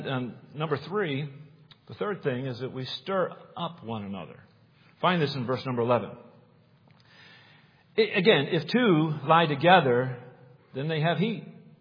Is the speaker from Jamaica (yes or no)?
no; New England, United States; I grew up in New England, and it would get cold.